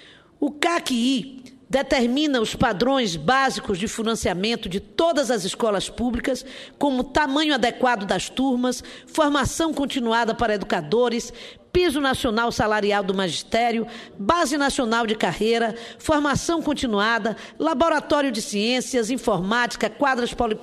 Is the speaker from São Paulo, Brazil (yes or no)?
no; Bahia, Brazil; destaquei a educação como eixo estratégico fundamental para o desenvolvimento socioeconômico da minha terra. A Bahia está entre os 3 estados